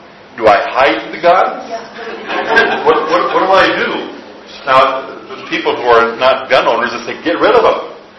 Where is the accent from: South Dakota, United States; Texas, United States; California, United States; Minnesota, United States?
South Dakota, United States; I grew up in South Dakota. We hunt.